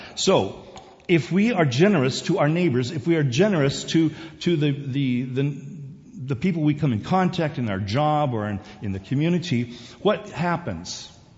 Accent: South Korea; I remember growing up in Korea. I was probably about 8 or 9 years old.

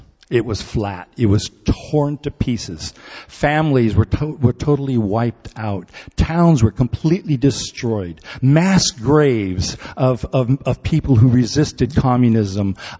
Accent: South Korea; also born or lived in St. Helena, United States; I grew up in Korea right after the war. In fact, the war ended in 53 and I was born in 54.

